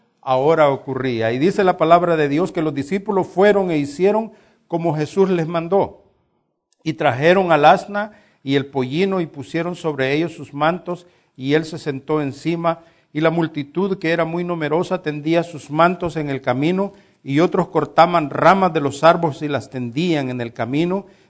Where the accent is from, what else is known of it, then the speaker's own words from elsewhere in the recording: Santa Tecla, La Libertad, El Salvador; en el lugar donde yo me crié, en Santa Tecla, se hacen alfombras.